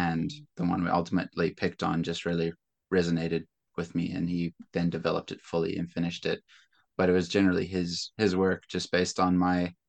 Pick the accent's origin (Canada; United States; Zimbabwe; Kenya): Zimbabwe; growing up in Zimbabwe, there's the music there that has, you know, I was hearing as a child and my whole upbringing.